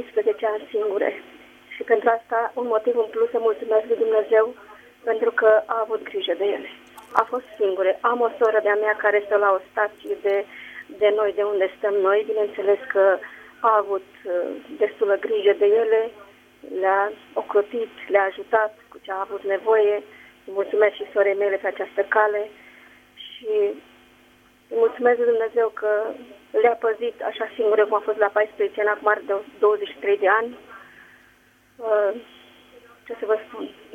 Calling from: Spain; Vă sunt din Spania

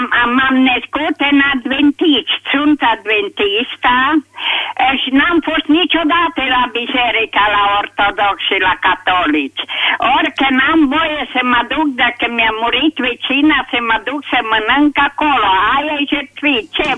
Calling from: Păienele, Maramureș County, Romania; Sunt din Păienele de sub munte, Maramureș … Am 76 de ani.

